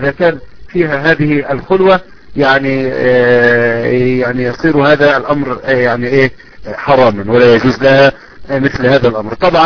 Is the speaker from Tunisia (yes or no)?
no; Egypt; سواء كانت في السعودية أو كانت عندنا في مصر